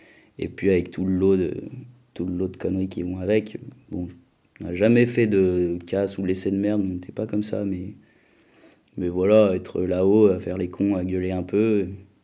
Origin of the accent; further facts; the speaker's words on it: Venon, Auvergne-Rhône-Alpes, France; Voilà, bah, j'ai grandi dans Venon, en courant dans les champs de partout avec les copains.